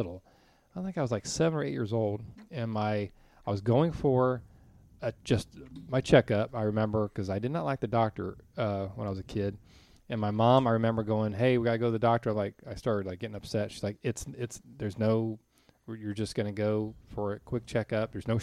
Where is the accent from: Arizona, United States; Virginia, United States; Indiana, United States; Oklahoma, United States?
Indiana, United States; Speedway; growing up in Speedway, Indiana, when, you know, we were about 2 miles from the Motor Speedway